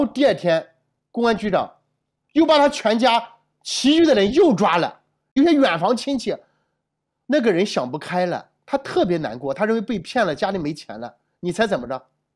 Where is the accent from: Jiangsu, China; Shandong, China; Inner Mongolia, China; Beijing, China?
Shandong, China; 我们完全可以讲东北内蒙古那些地方包括我们山东人没有见过钱